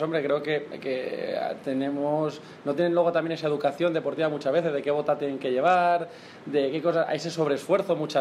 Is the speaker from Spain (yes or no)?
yes; Leganés, Community of Madrid, Spain; now in Fuenlabrada, Spain; yo desde pequeñito, desde que nací, mis padres viven en San Nicasio y yo he vivido ahí. Ahora vivo en un barrio de Fuenlabrada, pero yo soy de Leganés, como siempre digo.